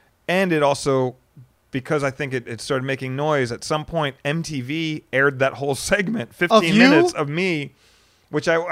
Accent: Arizona, United States; look, dude, you're from Arizona, I'm from Arizona, and we kind of knew a lot of the same people

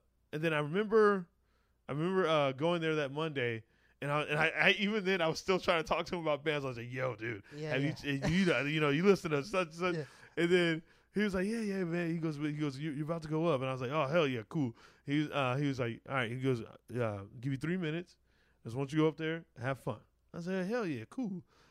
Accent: Arizona, United States; I was like, oh, I'm from Arizona, man. You know, I'm originally from Arizona.

